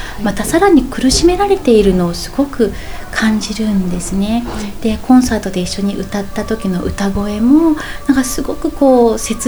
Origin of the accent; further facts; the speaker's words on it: Yamaguchi, Japan; 自分のふるさとの山口の自然が変わらずにあるっていうことが何よりこう宝物に感じたんですね